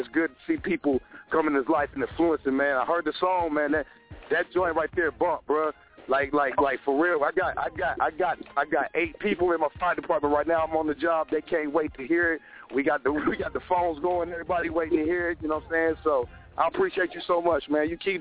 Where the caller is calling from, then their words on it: Pooler, Georgia, United States; I'm calling from Pooler, Georgia, down by Savannah.